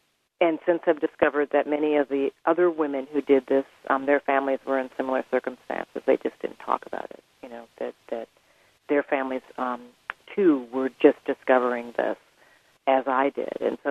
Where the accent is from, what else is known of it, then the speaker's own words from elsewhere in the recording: Minnesota, United States; also born or lived in Birmingham, Alabama; I was raised in Minnesota. My mother's side of the family is from Minnesota. My father's side of the family is from Birmingham, Alabama. And I spent my childhood going back and forth between those two cities.